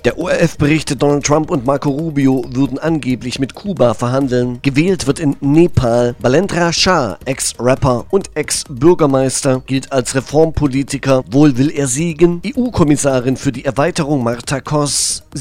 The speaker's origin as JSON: {"language": "German", "region": "Thuringia", "country": "Germany", "tie": "born or raised there", "said": "Oppositionsführer in meinem Heimatland Thüringen."}